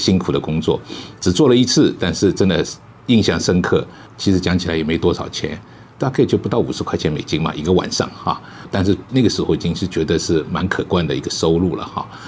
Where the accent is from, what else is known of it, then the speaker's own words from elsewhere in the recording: Shanghai, China; now in United States; St. Gabriel 的市长，我是生在上海长在上海，上海交通大学毕业。